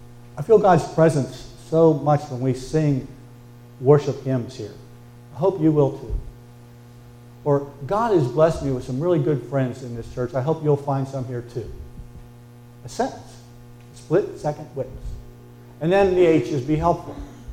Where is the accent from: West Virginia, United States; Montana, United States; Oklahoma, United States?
West Virginia, United States; Because we had the chance to choose Alderson Broaddus College in my home state of West Virginia.